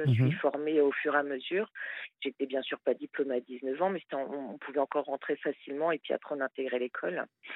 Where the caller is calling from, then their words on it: Metz, Grand Est, France; j'ai 40 ans et ce soir, je vous appelle de Metz.